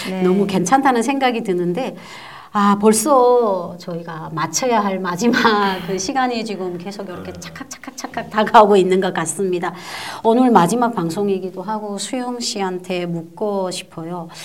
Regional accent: Hoeryong, North Hamgyong, North Korea; 북한이 아니라 우린 해령에서 왔어요.

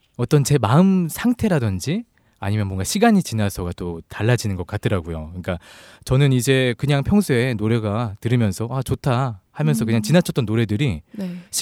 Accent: Seoul, South Korea; 저는 따뜻한 서울 남자

